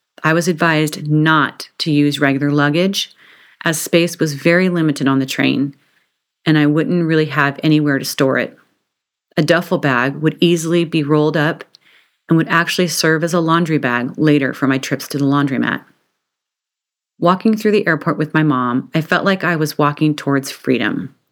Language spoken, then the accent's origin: English; San Diego, California, United States; Growing up in San Diego, the furthest I'd ever traveled by car was Lake Mead in Nevada, Northern California, and just across the southern border to Tijuana, Rosarito, and Mazatlan, Mexico.